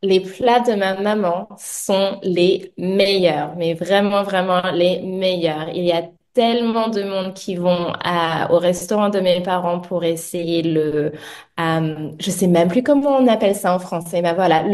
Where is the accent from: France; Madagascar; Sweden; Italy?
France; moved away as an adult; now in Australia; moi j'ai quitté la France en 2010. Et à la base, c'était pour faire mon semestre à l'étranger.